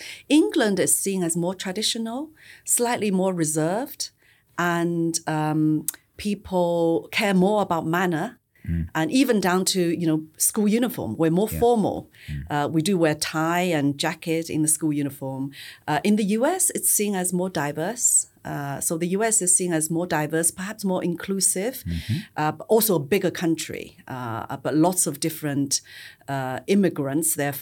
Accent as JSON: {"language": "English", "region": "Shanghai", "country": "China", "tie": "born or raised there", "said": "So I was born and brought up in Shanghai in the 1970s. I did go to school in Shanghai. So the K-12 education I had was in schools in Shanghai."}